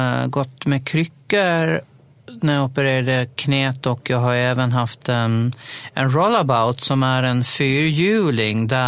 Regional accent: Dalhem, Gotland, Sweden; under mina tonår, när jag nog bodde kvar hemma i Dalem då

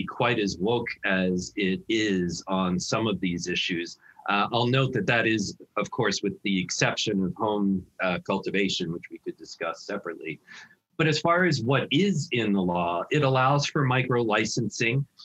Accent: New Jersey, United States; So, for example, in my home state of New Jersey

